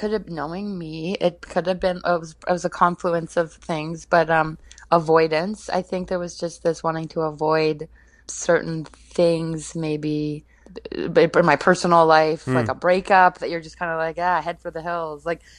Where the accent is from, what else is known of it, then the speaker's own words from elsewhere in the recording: Guelph, Ontario, Canada; also born or lived in Orillia; Of Orillia, which is my hometown before Guelph became my hometown at 12 years old.